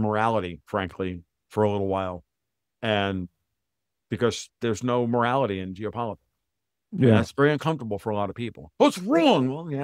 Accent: United States; You know, I'm an American.

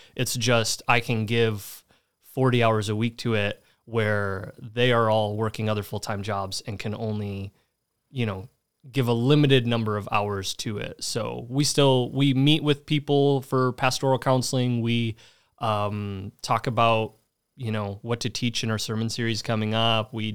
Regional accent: Illinois, United States; So I grew up in Northern Illinois, not too far from here, about 2 hours away

